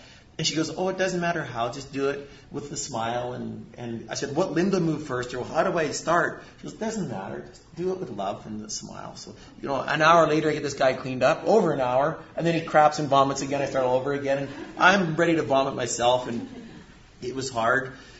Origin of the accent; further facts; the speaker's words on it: Alberta, Canada; I'm a cowboy from Central Alberta